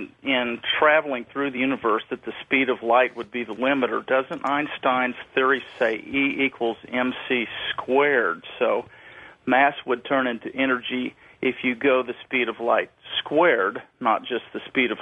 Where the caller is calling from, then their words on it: Germantown, Tennessee, United States; I'm calling from Germantown, Tennessee, and hey.